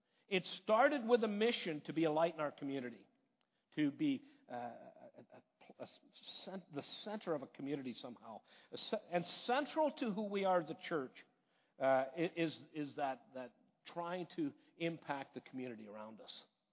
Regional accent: Canada; I'm a Canadian. I'm automatically a witness for my country.

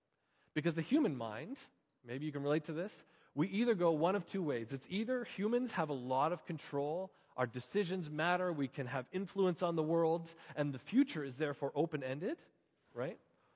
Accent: Hamilton, Ontario, Canada; Brittany and I both, growing up in Hamilton, Ontario, it was home.

